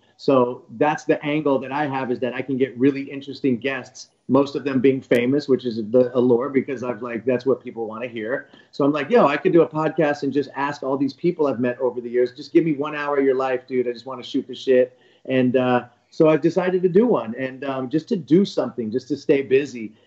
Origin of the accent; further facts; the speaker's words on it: California, United States; because I'm from the Bay Area